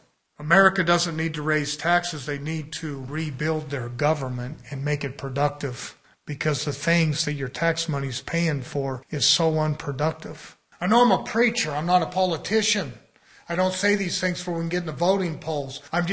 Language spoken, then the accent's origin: English; United States; I'm not ashamed to say an American